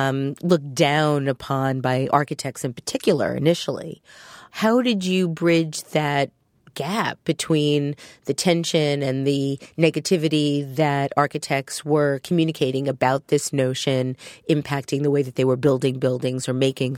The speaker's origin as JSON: {"language": "English", "country": "Hungary", "tie": "born or raised there", "second_language": "English", "moved": "yes", "said": "Long before, in fact, I spoke a word of English. As a child growing up in Cold War Hungary, I learned to use our meager resources respectfully."}